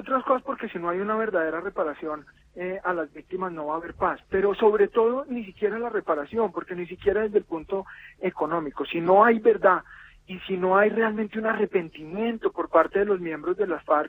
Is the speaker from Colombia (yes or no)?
yes; Colombia; para un país como Colombia en el que la hemos vivido. Yo, por ejemplo, tengo 33 años y no he vivido un solo día de paz en mi país.